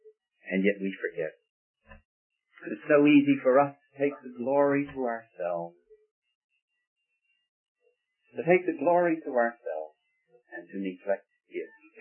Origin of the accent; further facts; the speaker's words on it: California, United States; I come from California, and I'm sorry to say that the attitude in many places in California is